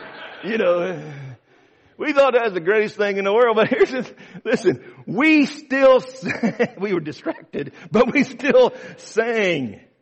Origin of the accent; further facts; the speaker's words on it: Oklahoma City, Oklahoma, United States; My church I grew up in Oklahoma City, we had a music guy